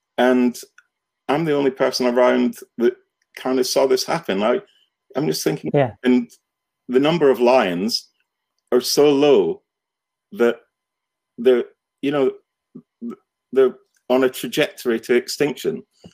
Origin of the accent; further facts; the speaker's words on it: Scotland, United Kingdom; I grew up in Scotland, and when I was very young, we moved house a lot, and I lived out on a farm.